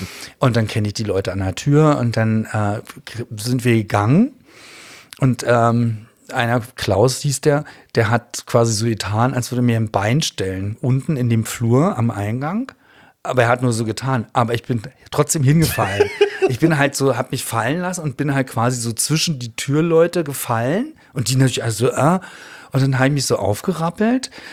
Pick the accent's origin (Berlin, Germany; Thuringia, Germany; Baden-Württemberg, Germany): Berlin, Germany; ich bin gebürtiger Berliner und liebe Berlin total